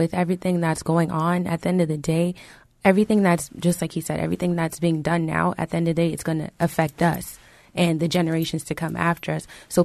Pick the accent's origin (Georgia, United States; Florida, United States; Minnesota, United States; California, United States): Florida, United States; Miami; now in Fort Myers, United States; I'm originally from Miami, so the community down there is completely different from what's in Fort Myers